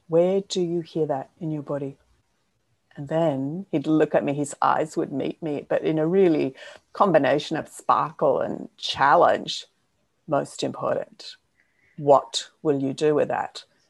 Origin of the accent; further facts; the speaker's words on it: New South Wales, Australia; born there; So the original people there are from the Gadigal Nation. And we say on rather than in. So I was born on Gadigal country.